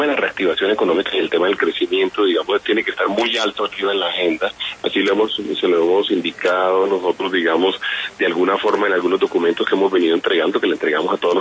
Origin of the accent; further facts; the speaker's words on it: Colombia; con garantizar que podamos nosotros además reactivar como colombianos el programa de infraestructura.